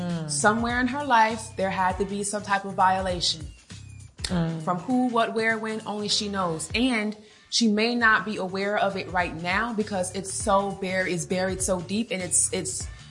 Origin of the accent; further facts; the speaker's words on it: United States; I'm from America and I'm here in Nigeria